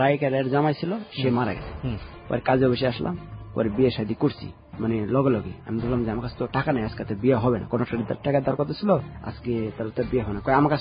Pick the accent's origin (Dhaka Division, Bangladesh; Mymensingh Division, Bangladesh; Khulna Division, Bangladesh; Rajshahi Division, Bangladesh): Rajshahi Division, Bangladesh; Rajshahi; আমি বললাম যে আমার বাড়ি অমুক জায়গায় রাজশাহীতে